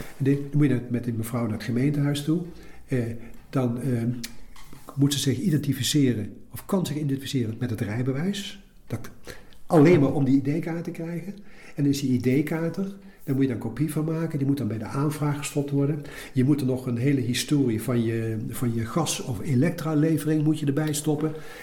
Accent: Nijmegen, Gelderland, Netherlands; born there; We waren thuis met 4 kinderen. Ik ben geboren in Nijmegen. 3 broers en een zus.

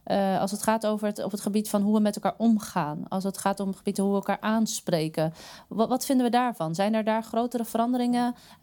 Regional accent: Amsterdam, North Holland, Netherlands; als ik zeg dat ik uit Amsterdam kom.

